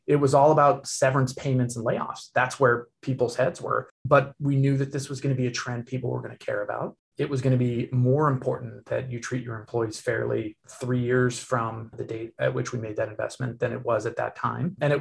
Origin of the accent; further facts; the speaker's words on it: Seattle, Washington, United States; also born or lived in San Francisco Bay Area; So I grew up here in the Seattle area, so it's interesting to be back investing in this ecosystem, but I actually spent most of my adult life and investing career down in the Bay Area.